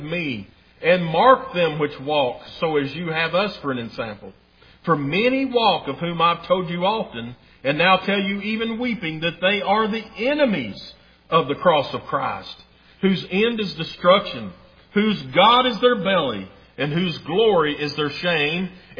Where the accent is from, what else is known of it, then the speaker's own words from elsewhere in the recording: Tennessee, United States; I'm glad to be an American. And I'm proud to be from East Tennessee.